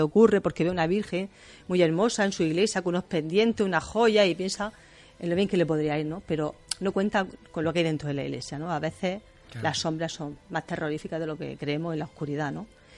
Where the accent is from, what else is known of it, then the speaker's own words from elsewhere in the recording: Murcia, Region of Murcia, Spain; Yo, como homenaje a mi tierra, a Murcia, es una gran enamorada de la región